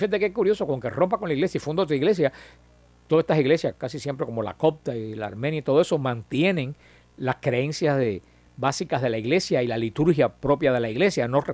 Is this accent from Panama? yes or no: no; Cuba; a los hermanos de mi tierra de Cuba y de mi parroquia, del Mariel